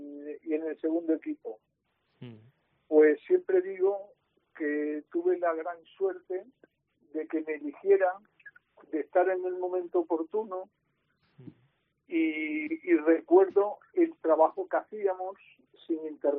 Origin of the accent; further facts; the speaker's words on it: Badajoz, Extremadura, Spain; soy pacense y soy del Club Deportivo Badajoz.